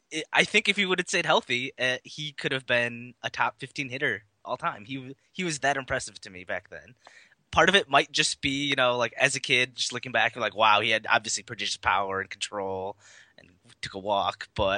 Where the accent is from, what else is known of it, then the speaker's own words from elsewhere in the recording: Michigan, United States; And then obviously, growing up in Michigan, there were a lot of Tigers fans.